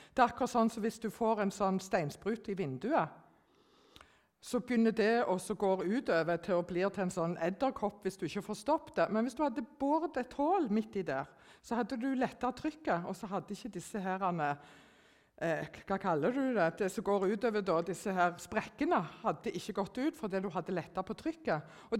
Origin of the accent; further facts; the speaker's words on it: Stavanger, Rogaland, Norway; also born or lived in Ganddal; now in Kristiansand, Norway; Jeg er egentlig fra Stavanger, men jeg har bodd på Ganddal i mange år, og nå har jeg flyttet til Sørlandet og bor på Flekkerøya. Og har planer om å flytte til Mandal etter hvert.